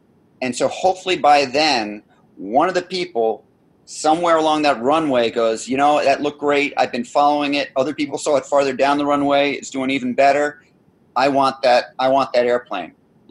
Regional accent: Scotland, United Kingdom; I'm Scottish

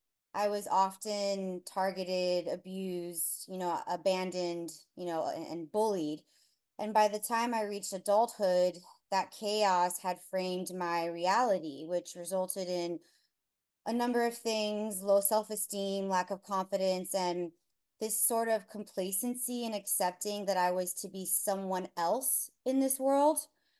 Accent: Hialeah, Florida, United States; Yes, I actually grew up in Hialeah and I've lived in Pembroke Pines, now Sunrise, Florida by the Sawgrass Mills Mall.

